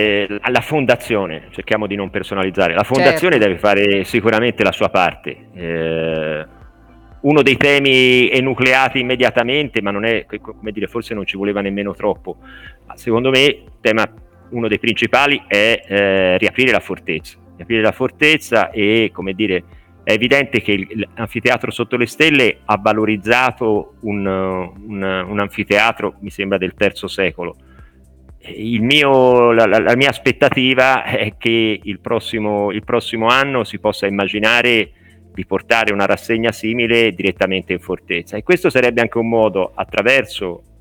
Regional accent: Tuscany, Italy; Poi è evidente, siamo toscani, non saremo mai tutti d'accordo su questo

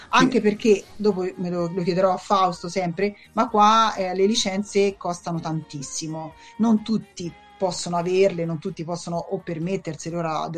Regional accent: Milan, Lombardy, Italy; moved away as an adult; now in Australia; Sono nato e cresciuto a Milano

